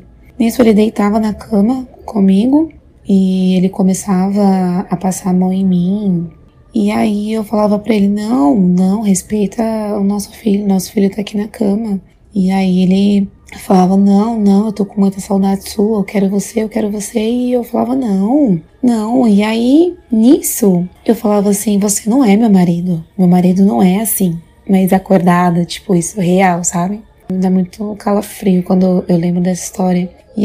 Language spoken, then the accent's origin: Portuguese; São Paulo, Brazil; eu sou aqui de São Paulo.